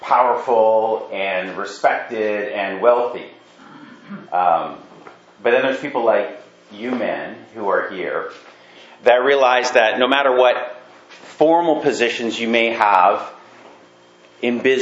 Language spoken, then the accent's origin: English; Burlington, Ontario, Canada; I grew up in Burlington. I don't know if you knew that. I actually went to high school at Appleby and New. Back then it was called Lord Elgin.